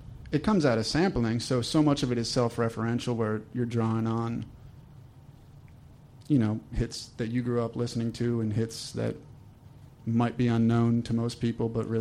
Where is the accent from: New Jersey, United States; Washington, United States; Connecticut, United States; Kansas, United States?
New Jersey, United States; I mean, like, I'm from New Jersey originally, so it was one of the first that I was aware of and was defiantly Southern.